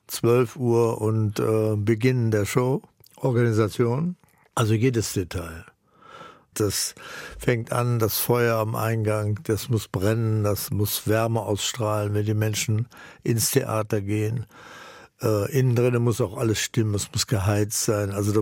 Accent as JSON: {"language": "German", "region": "Hamburg", "country": "Germany", "tie": "born or raised there", "also_born_or_lived": "Austria", "said": "Ich bin in Österreich geboren und dann nach Hamburg und bin bei meiner Großmutter, die hatten da so Ländereien und mitten auf dem Land in Hamburg, Duvenstedt, das ist so Duvenstedter Burg, jetzt Naturschutzgebiet. Und da habe ich gewohnt."}